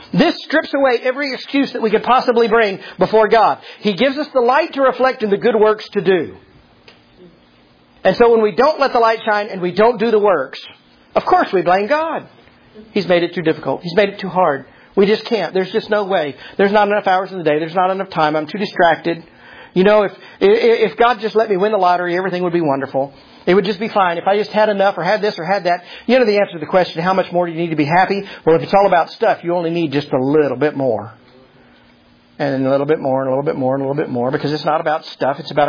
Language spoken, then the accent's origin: English; Texas, United States; I have become convinced growing up in Texas and growing up in the South that most good Christian people that I've met are horrible.